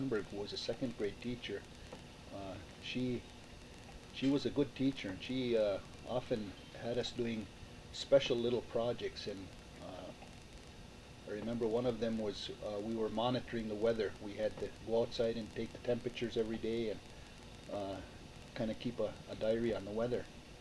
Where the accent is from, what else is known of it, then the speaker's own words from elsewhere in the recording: Marquette, Michigan, United States; born there; I was born in Marquette, Michigan, on August 11th, 1935.